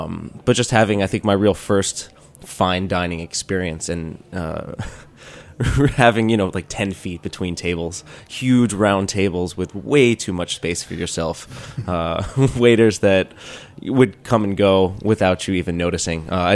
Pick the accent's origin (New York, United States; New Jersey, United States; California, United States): New York, United States; Bellmore; I grew up in Belmore, in Long Island.